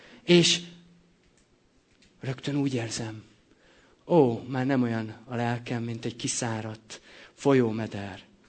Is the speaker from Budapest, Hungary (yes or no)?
no; Debrecen, Hajdú-Bihar, Hungary; valahol ott a Hortobágyon, én debreceni vagyok, úgyhogy megvan. Ott valahol Debrecen mellett a Hortobágyon